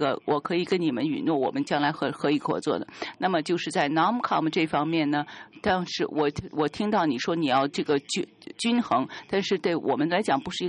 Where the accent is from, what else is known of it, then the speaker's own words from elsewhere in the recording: China; 我也知道亚太不光是这个澳大利亚、新西兰或者中国，我是从中国来的